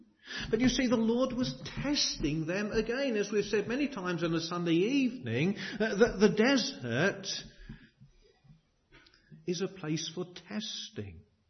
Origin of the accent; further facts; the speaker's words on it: England, United Kingdom; I mean, as English people, we always like to talk about the weather